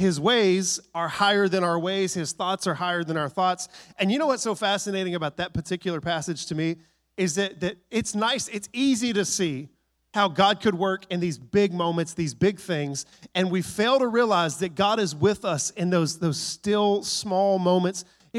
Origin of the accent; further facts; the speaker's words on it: Texas, United States; Now, I'm from Texas. I would pronounce that bad.